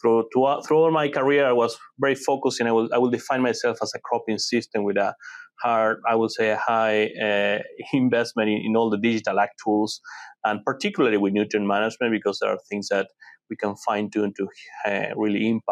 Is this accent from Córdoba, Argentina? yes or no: yes; Cordoba, Córdoba, Argentina; now in United States; I'm not originally from the U.S. I grew up in Argentina, in Cordoba. It's a central part of the country. An area that we grow a lot of corn and peanuts and soybeans as well.